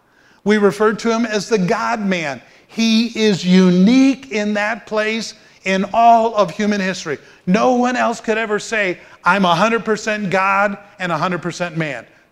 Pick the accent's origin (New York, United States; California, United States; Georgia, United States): New York, United States; North Tonawanda; But I can remember growing up in North Tonawanda, New York, and Oliver Street was 6 miles long.